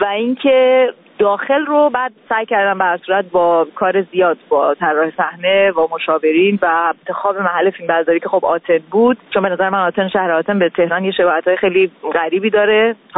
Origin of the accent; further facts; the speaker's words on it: Iran; moved away as an adult; من درست همون هفته قبل از انتخابات من از ایران اومدم بیرون